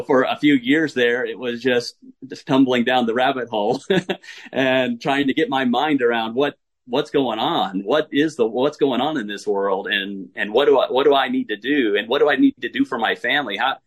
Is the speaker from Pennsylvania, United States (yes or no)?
no; Texas, United States; You know, growing up in Texas, you just, it's almost like a religion to be, it's almost part of being a Christian is you're patriotic toward Texas and the United States.